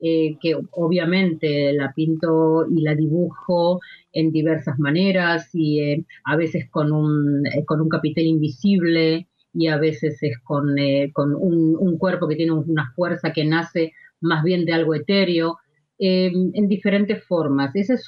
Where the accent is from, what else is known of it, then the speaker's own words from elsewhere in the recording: Buenos Aires, Argentina; born there; Yo nací en Buenos Aires y, bueno, viví en el Atlántico.